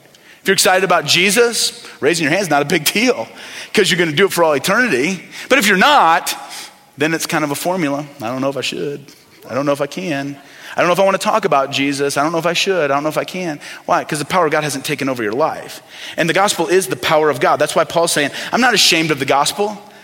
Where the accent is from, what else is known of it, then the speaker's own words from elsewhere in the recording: Midwest, United States; And some of you know I moved out here a little over 5 years ago. I grew up in the Midwest. I grew up as a Chicago Bears fan